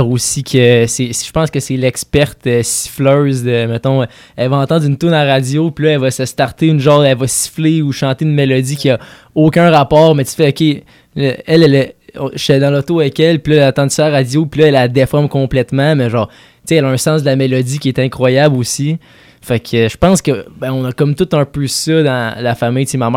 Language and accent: French; Cap-Rouge, Quebec, Canada; nous, on vient de Cap-Rouge, en banlieue de Québec